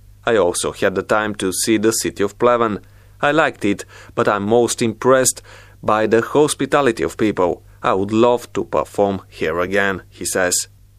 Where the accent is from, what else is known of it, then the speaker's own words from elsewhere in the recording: Kharkiv, Kharkiv Oblast, Ukraine; moved away as an adult; now in United States; I'm from Kharkov, Ukraine, but I have been living for 6 years in the United States.